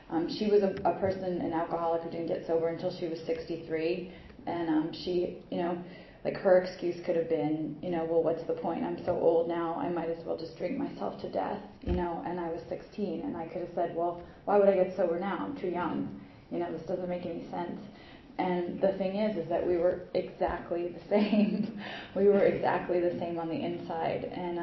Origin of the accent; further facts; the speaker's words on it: Seattle, Washington, United States; now in New York, United States; I'm from Seattle area, the Northwest. It's dark and rainy